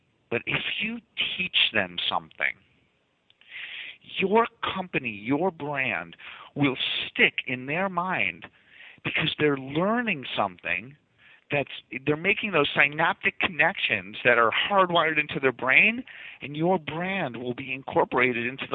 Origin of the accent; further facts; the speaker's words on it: Massachusetts, United States; accent: Boston; A little Boston accent.